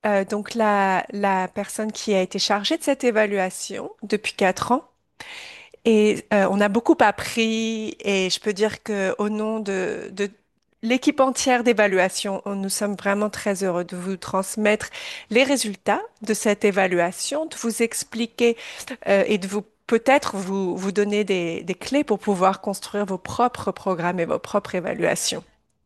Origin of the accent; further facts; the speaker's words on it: United Kingdom; je viens du Royaume-Uni